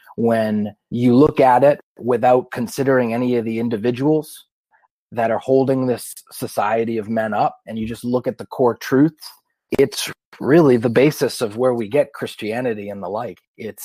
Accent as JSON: {"language": "English", "town": "Boston", "region": "Massachusetts", "country": "United States", "tie": "born or raised there", "also_born_or_lived": "Cambridge", "lives_now": "North Carolina, United States", "said": "I am from Boston, the hub, and I found my path in Boston. I lived there my whole life. I was born and raised there. My family's been there for years. And I was raised in Cambridge."}